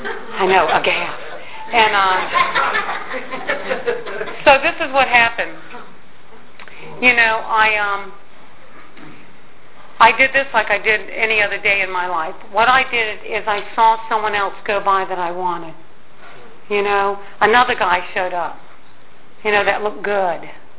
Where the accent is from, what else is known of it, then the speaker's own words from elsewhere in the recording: Norfolk, Virginia, United States; moved away as an adult; also born or lived in Washington, D.C.; I was brought up in Norfolk, Virginia, and I had moved when I was 18 years old. I had moved up to Washington, D.C.